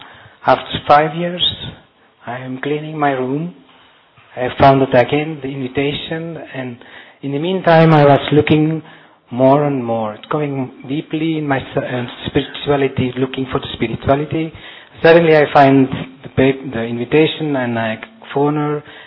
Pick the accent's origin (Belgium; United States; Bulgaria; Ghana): Belgium; I am coming from Belgium.